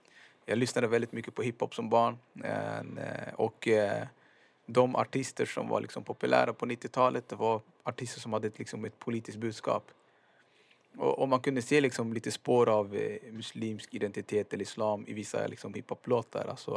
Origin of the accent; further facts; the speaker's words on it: Hällefors, Örebro County, Sweden; also born or lived in Somalia; Jag är född 1987 i Somalia. Kom till Sverige när jag var 4 år gammal. I den första delen av min barndom på 90-talet, alltså tidigt 90-tal, bodde vi i en liten ort som heter Hällefors. 10 mil norr om Örebro.